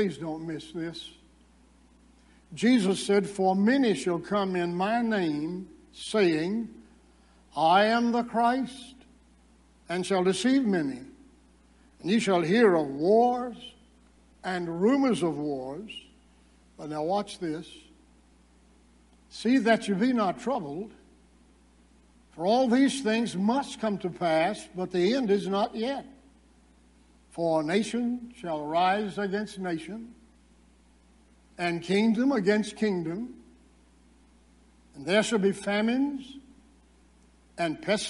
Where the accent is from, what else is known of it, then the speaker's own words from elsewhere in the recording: Danville, Virginia, United States; One of his meetings was conducted in a tobacco warehouse in my hometown in Danville, Virginia.